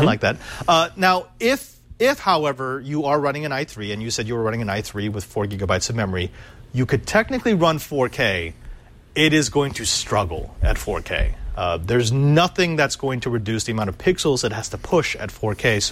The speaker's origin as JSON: {"language": "English", "country": "Philippines", "said": "That means nothing because I'm Filipino and we keep the plastic on everything."}